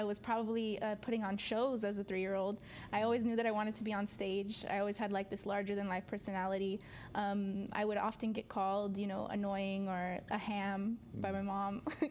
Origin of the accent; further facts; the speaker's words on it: Pasadena, California, United States; also born or lived in Sierra Madre; But I was born in Pasadena at Huntington, and then I spent the early formative years in Sierra Madre, which is not far from Pasadena. And then I came to Pasadena to live during my high school years.